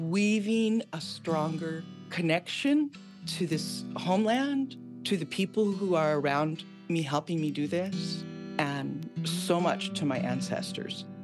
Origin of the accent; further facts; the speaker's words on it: South Dakota, United States; I am Dakota. I am an enrolled citizen of the Siston Wahpeton Oyate. We are from the Lake Traverse Reservation in South Dakota